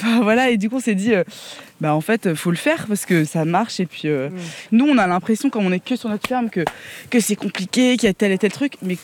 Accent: Centre-Val de Loire, France; moi je viens du Loir-et-Cher

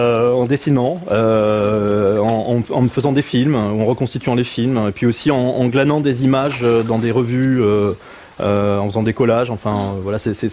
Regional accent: south of France, France; Ma grand-mère vit dans le sud de la France, aussi pas très loin de là où j'ai grandi, dans une grande bâtisse qui appartenait à la famille de D'Artagnan initialement

